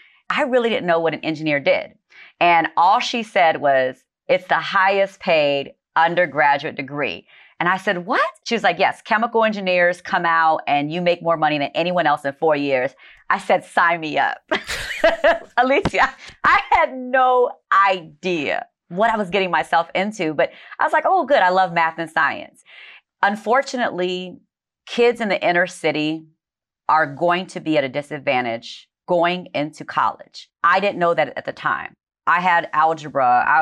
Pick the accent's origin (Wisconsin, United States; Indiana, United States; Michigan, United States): Indiana, United States; Gary; So there was a huge Puerto Rican population growing up in Gary, Indiana when I was a child.